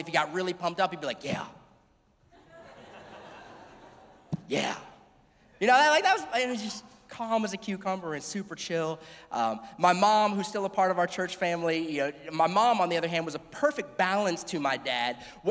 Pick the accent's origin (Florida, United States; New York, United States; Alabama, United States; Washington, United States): Florida, United States; I grew up here in South Florida. I'm a South Florida boy, born and raised.